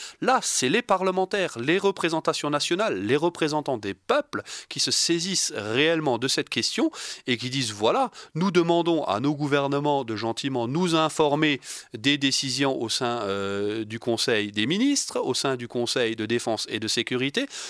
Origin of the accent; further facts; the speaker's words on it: France; qu'est-ce que je veux faire moi en tant que Français avec 67 millions d'individus?